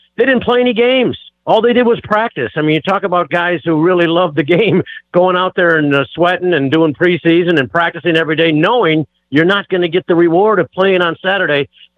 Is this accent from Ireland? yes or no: no; Michigan, United States; I'm from Michigan, so the beach was calling.